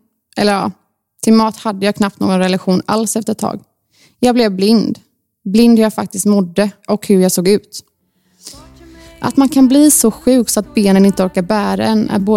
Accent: Gothenburg, Västra Götaland County, Sweden; Jag är född och uppvuxen i Torslanda, Göteborg. Där bodde vi ett stort blått hus som min pappa har byggt.

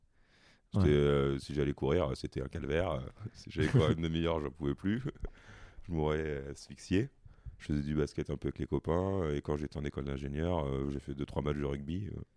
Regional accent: Toulon, Provence-Alpes-Côte d'Azur, France; parce que je suis originaire de Toulon, donc qui est une grosse ville de rugby là-bas.

